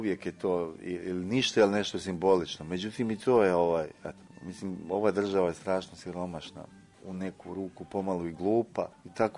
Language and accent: Serbian; Belgrade, Serbia; meni koji sam odrastao u Beogradu.